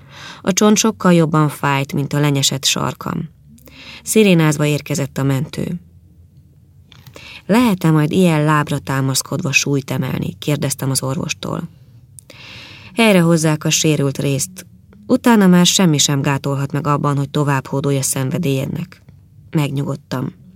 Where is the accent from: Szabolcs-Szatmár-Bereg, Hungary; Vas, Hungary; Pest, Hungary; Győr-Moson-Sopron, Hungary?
Pest, Hungary; Máriabesnyő; born there; 56 éves. A gyönyörű szép gödöllői dombvidéken születtem, Mária Besnyőn.